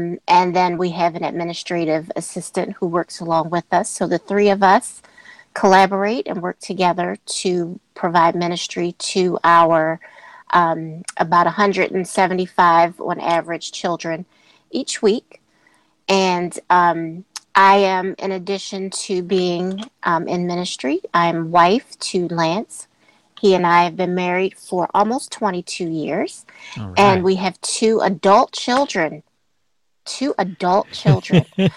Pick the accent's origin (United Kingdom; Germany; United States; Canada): United States; Baltimore, Maryland; from Baltimore.